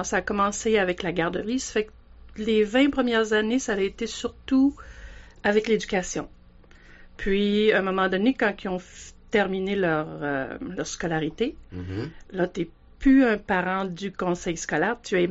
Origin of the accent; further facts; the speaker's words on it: Quebec, Canada; moved away as an adult; also born or lived in Regina; now in Victoria, Canada; Je suis déménagée du Québec, du Lac-Saint-Jean, pour m'en venir à Victoria. Ben, en premier, je suis allée à Regina.